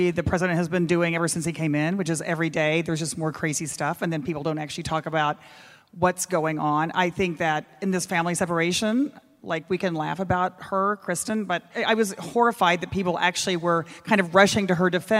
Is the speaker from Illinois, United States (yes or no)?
no; Texas, United States; So even during this last election, I come from Texas, right, where it was like the caravans coming, crisis on the border